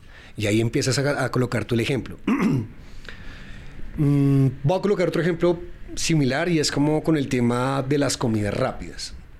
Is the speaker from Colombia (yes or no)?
yes; Colombia; Como colombiano, creería yo que deberíamos de saber de nuestro producto insignia